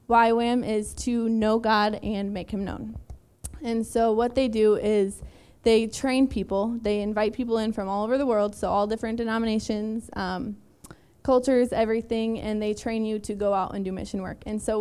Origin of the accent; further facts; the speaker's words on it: Madison, United States; I am originally from Madison, and I attended Living Hope Wesleyan Church from about middle school up until I graduated and left for college